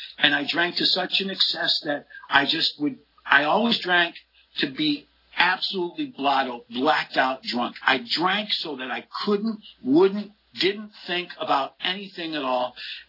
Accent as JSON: {"language": "English", "town": "Utica", "region": "New York", "country": "United States", "tie": "born or raised there", "accent": "New York", "said": "I grew up in outside of the central New York, Utica, New York, up in the country. I was a backwoods kid."}